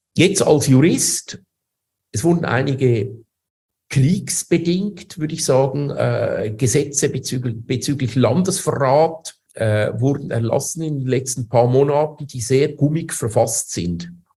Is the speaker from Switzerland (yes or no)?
yes; Switzerland; now in Moscow, Russia; Ich bin Schweizer. Ich habe in Zürich gewohnt viele Jahre. Ich habe auch in anderen Städten gewohnt, aber sicher. Ja, sehr wahrscheinlich 30 Jahre in Zürich.